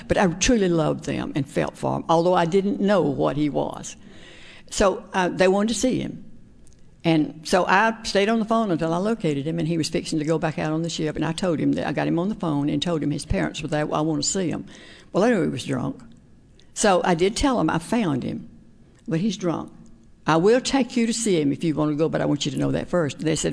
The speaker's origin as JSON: {"language": "English", "region": "Alabama", "country": "United States", "said": "I am originally from Alabama."}